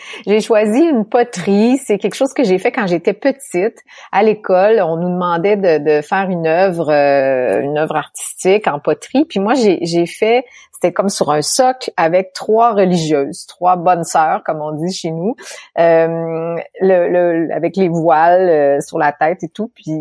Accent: Quebec City, Quebec, Canada; Je suis née à Québec, là, c'est-à-dire la ville de Québec, dans la province de Québec

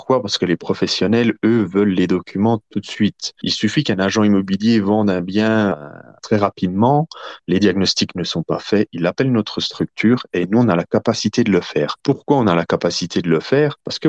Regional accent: Belfort, Bourgogne-Franche-Comté, France; j'ai 32 ans. Je suis originaire de Belfort. J'ai grandi à Belfort. Je suis vraiment un Belfortin pure souche.

